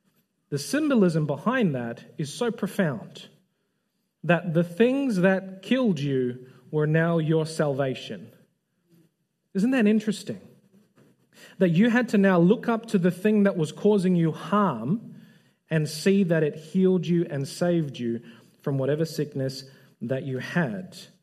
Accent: New Zealand; now in Australia; And being a Kiwi, obviously coming over from New Zealand to Australia

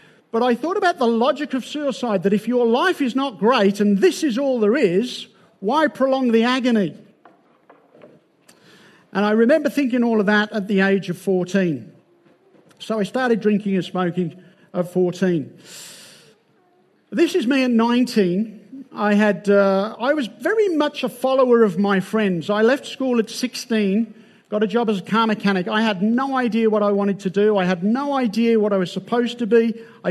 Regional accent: Birmingham, West Midlands, United Kingdom; I grew up in Birmingham, England. I was born and raised there. In fact, I was born in the house my mum still lives in. And I was there for 26 years. And I was born into a secular home.

